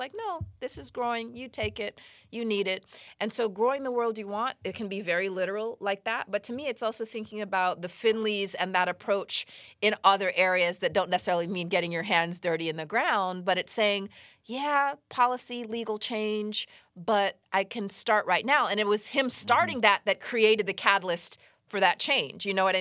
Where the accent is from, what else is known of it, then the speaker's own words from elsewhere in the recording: Los Angeles, California, United States; So, you know, I grew up partly here in Los Angeles